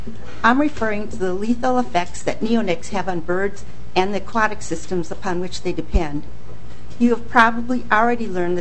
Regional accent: St. Louis Park, Minnesota, United States; I'm from St. Louis Park.

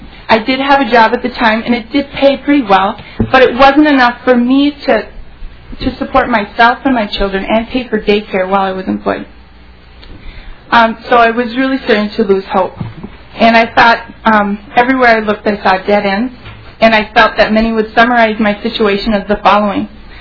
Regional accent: Hayfield, Minnesota, United States; I am from Hayfield, Minnesota. I am a science teacher at Hayfield High School.

